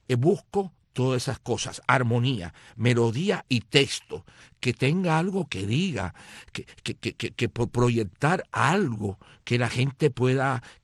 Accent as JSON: {"language": "Spanish", "region": "Havana", "country": "Cuba", "said": "yo soy del centro de Habana"}